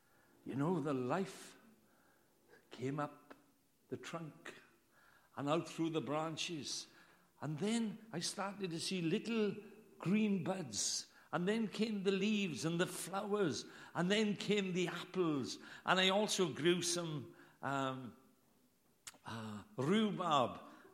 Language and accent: English; Wales, United Kingdom; Well, I can't understand that because I'm Welsh. Maybe you're English, you may be to understand it.